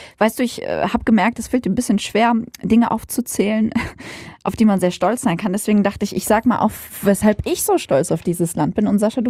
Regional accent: Syria; now in Germany; ich bin nicht deutsch, ich komme aus Syrien, aber ich bin Teil der deutschen Gesellschaft.

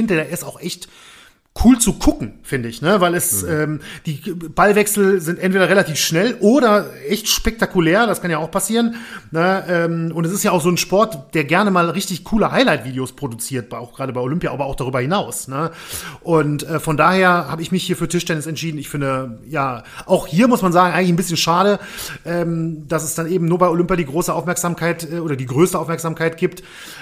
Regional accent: Düsseldorf, North Rhine-Westphalia, Germany; ich bin ja auch in Düsseldorf aufgewachsen

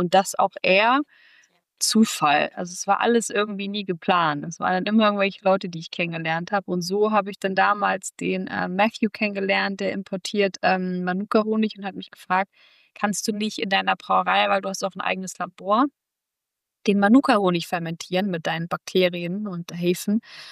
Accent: Kassel, Hesse, Germany; moved away; also born or lived in New York; weil ich komme ja aus Deutschland. Und da komme ich ja aus Kassel, also ne, aus der Nähe von Kassel. Also eher sogar dörflicher aufgewachsen, dann aber sehr früh halt nach New York gezogen.

